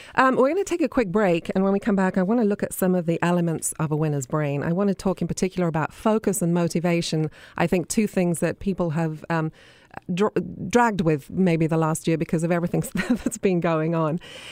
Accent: England, United Kingdom; when I was a kid, and obviously I grew up in England

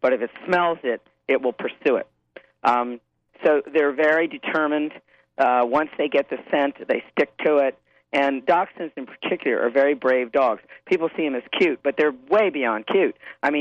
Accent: United States; As an American, I was stunned.

